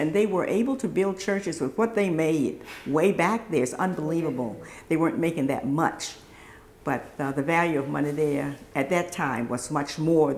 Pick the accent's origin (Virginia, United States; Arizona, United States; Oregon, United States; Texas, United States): Virginia, United States; Well, I'm from a segregated area where we had our own schools, own doctors, mm-hmm. own lawyers, principals. We had everything we needed. I was raised on a farm